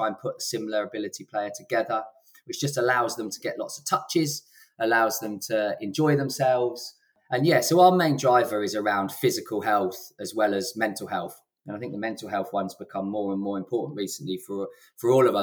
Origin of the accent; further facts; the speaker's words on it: Harpenden, East of England, United Kingdom; And actually played for the club when I was a youngster as well, growing up in Harpenden.